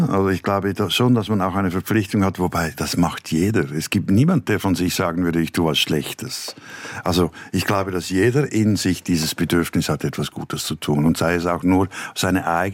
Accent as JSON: {"language": "German", "country": "Switzerland", "said": "Berge ganz wichtig für mich als Schweizer."}